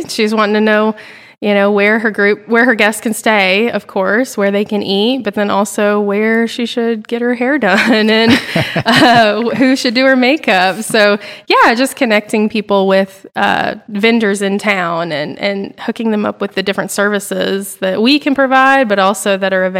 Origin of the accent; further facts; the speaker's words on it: Bentonville, Arkansas, United States; I'm from Bentonville, was born and raised here, so Bentonville kid myself.